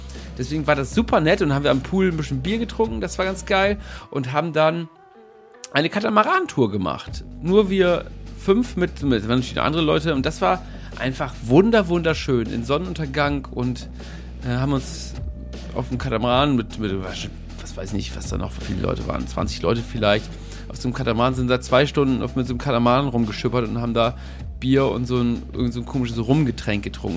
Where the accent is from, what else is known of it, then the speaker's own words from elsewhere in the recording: Oldenburg, Lower Saxony, Germany; Wir sind alle eher von der ländlichen Region, also aus Oldenburg da in der Nähe, und können mit diesem Schickimicki-Zeug wenig anfangen.